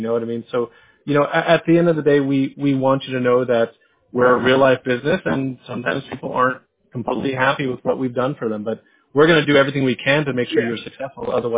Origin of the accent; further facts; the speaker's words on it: San Diego, California, United States; Fountain Valley is where the business is located. I grew up in San Diego personally.